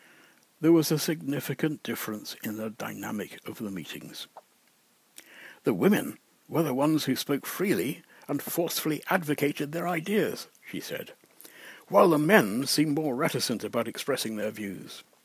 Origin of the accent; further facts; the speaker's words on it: New York, United States; Ah, the joys of being feisty and of being a New Yorker